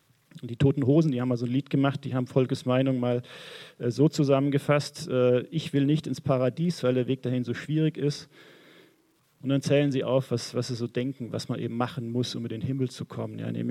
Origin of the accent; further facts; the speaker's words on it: Southern Germany, Germany; als ich Jugendlicher war, bin ich in eine Gemeinde gegangen, in Süddeutschland, wo ich herkomme.